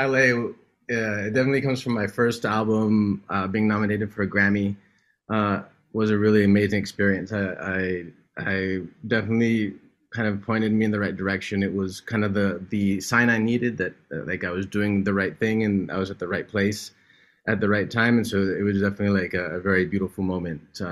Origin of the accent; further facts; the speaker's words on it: California, United States; also born or lived in Mexico City, Mexico; I was born in Mexico City, but I grew up in California.